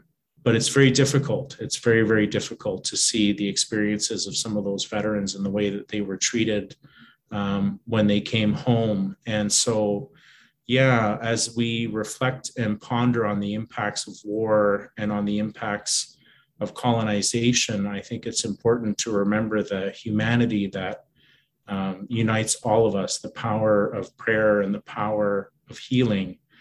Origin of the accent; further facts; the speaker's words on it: Pender Island, British Columbia, Canada; growing up on Pender, as I began to learn more about the treatment of Indigenous veterans